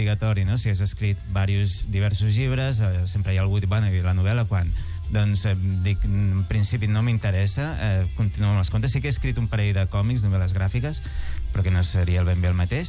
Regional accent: Barcelona, Catalonia, Spain; born there; Vaig néixer al barri del Vall d'Hebron, no soc de Gràcia, nascut, Vall d'Hebron, allà al costat dels búnquers del Carmel, a l'altra banda.

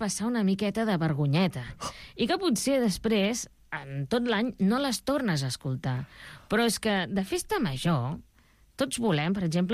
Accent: Reus, Catalonia, Spain; also born or lived in Puigdelfí; Clar, jo venint de poble, o sigui, vinc de Reus, però també sóc de poble, de Puigdelfí, al costat de Tarragona, de fet

